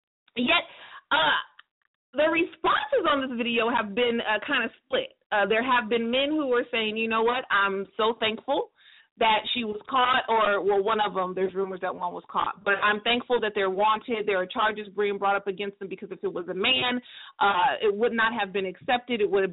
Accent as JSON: {"language": "English", "country": "United States", "said": "and I can only speak for America because I'm American"}